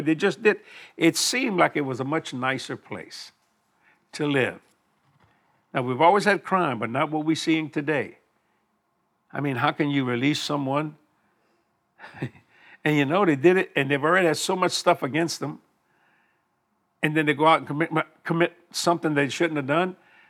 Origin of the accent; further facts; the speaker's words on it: the South, United States; I'm from the South.